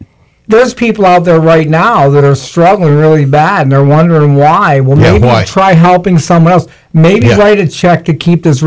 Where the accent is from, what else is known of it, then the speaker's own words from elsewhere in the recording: Michigan, United States; I grew up north in Michigan.